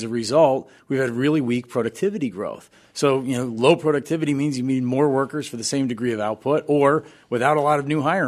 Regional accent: Buffalo, New York, United States; I grew up in Buffalo, New York.

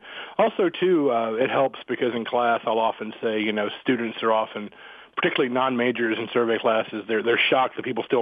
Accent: Port St. Joe, Florida, United States; I was born in 1974 in Panama City, and I grew up in Port St. Joe, close to there.

